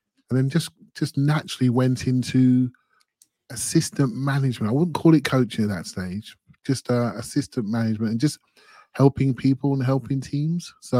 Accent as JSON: {"language": "English", "town": "Luton", "region": "East of England", "country": "United Kingdom", "tie": "born or raised there", "said": "So I grew up in the Luton area, and which is just north of London, about 30 miles north of London."}